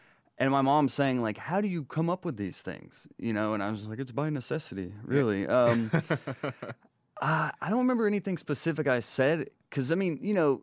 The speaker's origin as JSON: {"language": "English", "town": "Rome", "region": "Georgia", "country": "United States", "said": "He was in Rome. I'm originally from Rome, Georgia."}